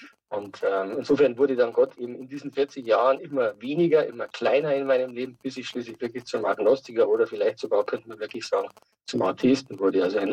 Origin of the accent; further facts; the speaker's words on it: Starnberg, Bavaria, Germany; born there; now in Tittmoning, Germany; Ja, also ich bin geboren 1962 in Starnberg bei München.